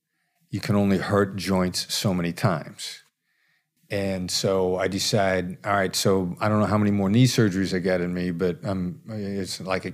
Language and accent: English; Iowa, United States; I think, you know, I grew up in Iowa. I think I'd probably seen Canada from a distance.